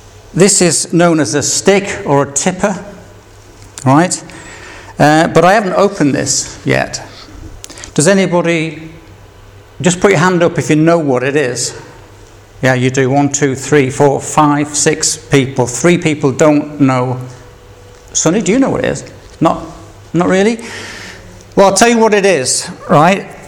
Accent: Yorkshire and the Humber, United Kingdom; I'm English, right? In fact, I'm Yorkshire.

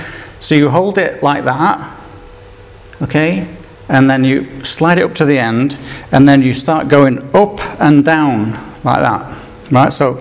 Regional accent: Yorkshire and the Humber, United Kingdom; I'm English, right? In fact, I'm Yorkshire.

